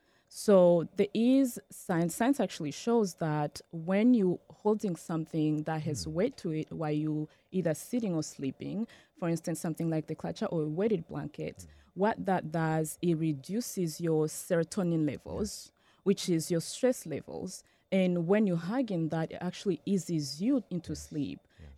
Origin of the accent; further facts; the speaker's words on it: DR Congo; moved away as an adult; now in United States; I grew up in Africa. I was born in Congo. I grew up in Congo. I fetched water every morning and I had to take my shower quickly and go to school again, walk to school.